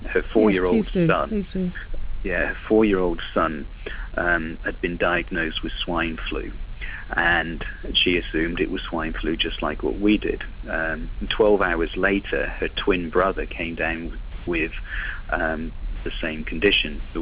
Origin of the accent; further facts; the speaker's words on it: West Midlands, United Kingdom; Now, this, we're from Shropshire. Shropshire's not a big county.